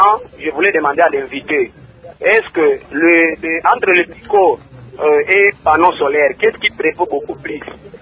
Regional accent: Maniema, DR Congo; Ici, chez nous, en Maniema

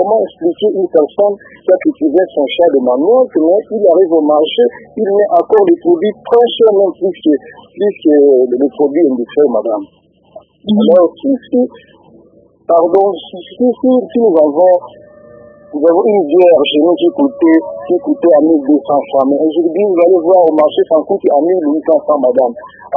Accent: DR Congo; chez nous en RDC

